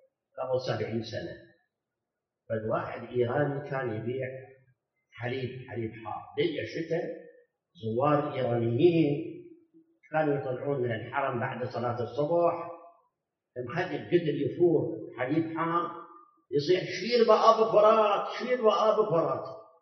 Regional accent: Iraq; الان عندنا بالعراق عامل البنا كل يوم اجره اليوميه ما تشكل عاده 20,000

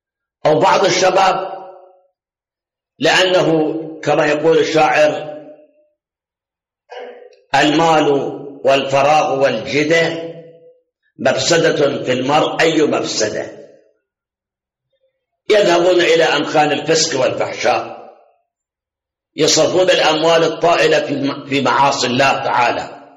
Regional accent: Iraq; عندنا في العراق بعثيين

